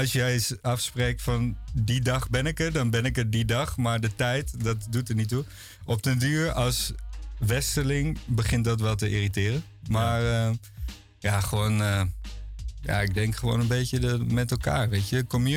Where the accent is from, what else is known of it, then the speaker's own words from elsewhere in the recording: Groningen, Netherlands; Waar kom je vandaan dan? Ik zo, ja, Groningen.